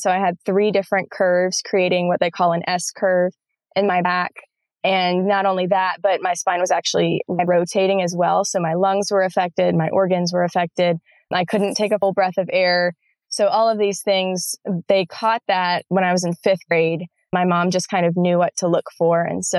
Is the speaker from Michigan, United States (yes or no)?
no; South Carolina, United States; My mom, I'm from South Carolina. And so like most Southern girls, their moms stick them in ballet classes when they're about 3 years old.